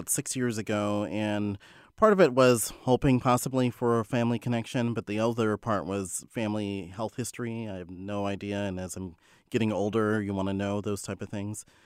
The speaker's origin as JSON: {"language": "English", "town": "Elizabeth", "region": "Colorado", "country": "United States", "tie": "born or raised there", "said": "I grew up in Elizabeth, Colorado, on the Eastern Plains, about an hour southeast of Denver."}